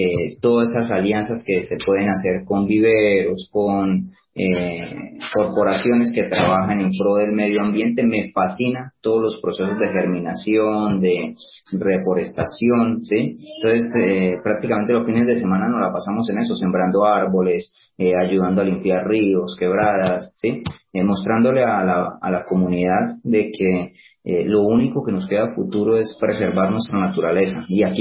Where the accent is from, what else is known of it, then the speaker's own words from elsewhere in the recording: Santander, Colombia; tengo 25 años, soy santandereano. Toda mi vida he estado aquí en Santander